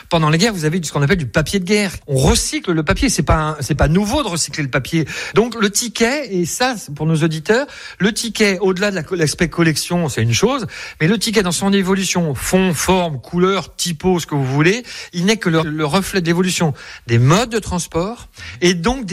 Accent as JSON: {"language": "French", "town": "Paris", "region": "Île-de-France", "country": "France", "tie": "born or raised there", "said": "J'étais un petit Parisien, j'ai grandi à Paris devant le métro aérien dans le 15e."}